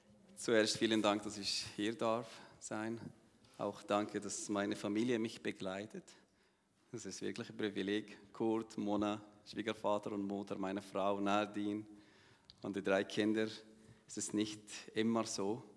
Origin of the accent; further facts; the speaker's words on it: Jordan; German is a second language; ich komme aus Jordanien. Ich bin in einer muslimischen Familie aufgewachsen. Aber ich bin kein Jordanier. Meine Familie stammt aus Jerusalem in 1967. In den 6-Tage-Krieg sind geflüchtet nach Jordanien.